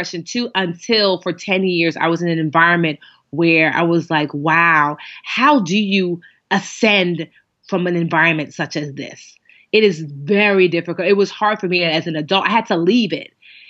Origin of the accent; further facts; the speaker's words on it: Westfield, New Jersey, United States; growing up in Westfield with an excellent education